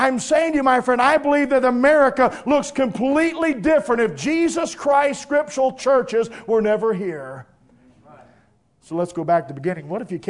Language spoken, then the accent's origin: English; Philadelphia, Pennsylvania, United States; I was born and raised near Philadelphia.